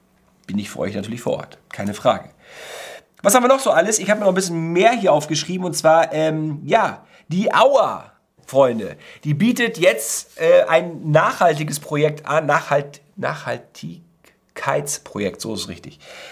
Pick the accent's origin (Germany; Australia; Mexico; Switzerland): Germany; Northern Germany; wie man so schön sagt bei uns in Norddeutschland